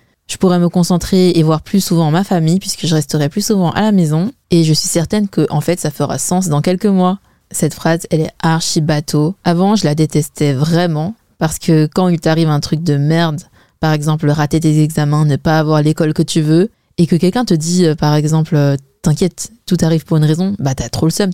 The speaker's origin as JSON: {"language": "French", "country": "China", "said": "Peut-être parce que je suis chinoise et en cours de chinois, j'ai appris une histoire."}